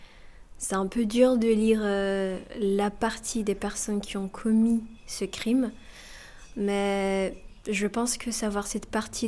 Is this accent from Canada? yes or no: no; Muhanga, Southern Province, Rwanda; now in Lyon, France; J'ai 21 ans, je viens du Rwanda, d'une village qui s'appelle Muhanga, c'est dans le sud du pays.